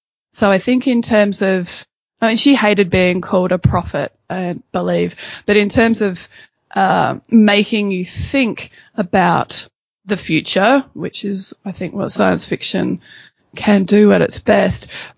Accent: Australia; I mean, I'm an Australian, you know, we watch what's going on in American politics

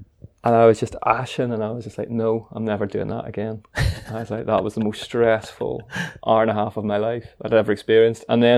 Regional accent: Northern Ireland, United Kingdom; accent: hybrid Northern Irish-Scottish; now in Scotland; I'm Northern Irish, but I live in Scotland, so I've got a weird sort of hybrid across the Irish Sea sort of accent.

